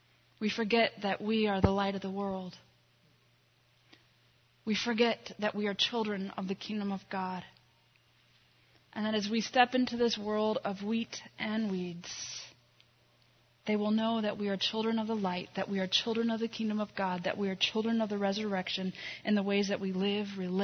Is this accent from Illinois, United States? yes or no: yes; Bourbonnais, Illinois, United States; When I was 14 years old, my hometown, Bourbonnais, Illinois, had an event every year called the Friendship Festival.